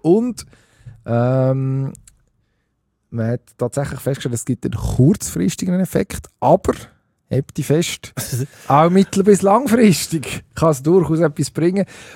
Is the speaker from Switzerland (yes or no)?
yes; Switzerland; Eine Nationalmannschaft, die wir als Schweizer immer finden, ja, also, wenn wir die Deutschen nicht schlagen, dann können wir den Laden gleich zumachen.